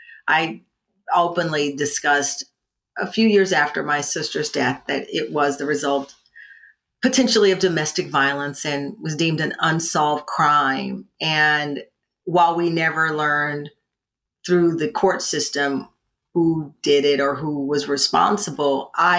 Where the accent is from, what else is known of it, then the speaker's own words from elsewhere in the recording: Luling, Texas, United States; I grew up in Luling, Texas, which is in hill country right outside of Austin.